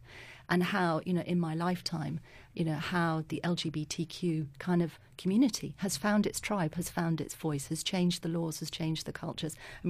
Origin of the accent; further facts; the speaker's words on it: London, United Kingdom; born there; I was born in London.